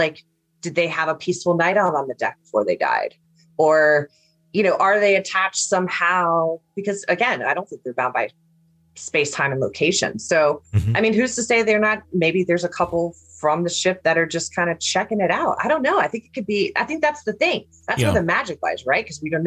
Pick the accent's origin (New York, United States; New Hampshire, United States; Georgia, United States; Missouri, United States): Georgia, United States; I'm from Georgia, so I can relate. Yeah, so, and I live in Florida.